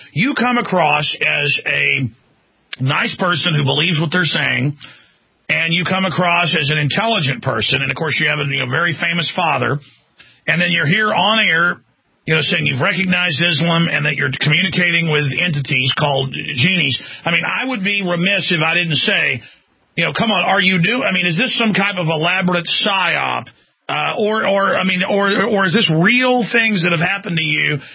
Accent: Dallas, Texas, United States; things I've personally witnessed growing up in Dallas and then also Bohemian Grove, so experiences I've had.

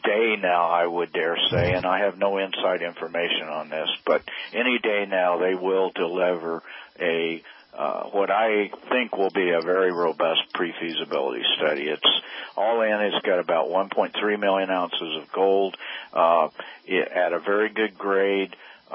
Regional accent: Albuquerque, New Mexico, United States; the cars on the street in my hometown, Albuquerque

